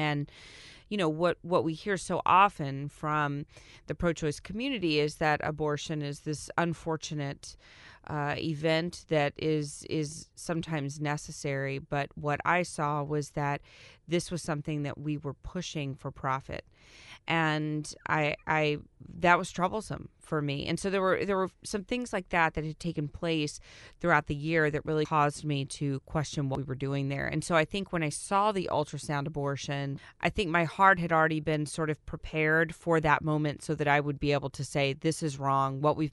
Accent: Texas, United States; So I am from Texas. I worked for a Planned Parenthood facility there.

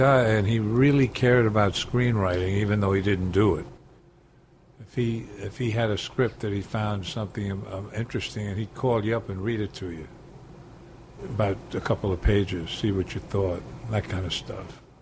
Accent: New York, United States; No, a little bit on Long Island when I was very young, and then Army, then back to New York, Greenwich Village. I'm basically, in a way, a New Yorker from two or three places close by.

